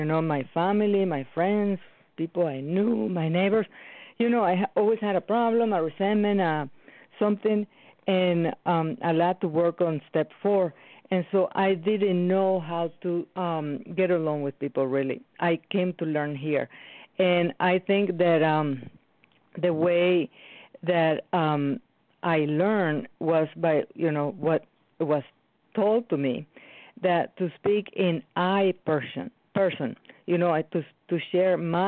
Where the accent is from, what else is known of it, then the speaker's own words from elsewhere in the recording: Wisconsin, United States; I'm from Wisconsin.